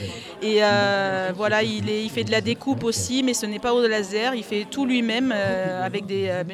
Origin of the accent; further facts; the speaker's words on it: Saint-Bonnet-les-Tours, Nouvelle-Aquitaine, France; Nous sommes originaires de Saint-Bonnet-les-Tours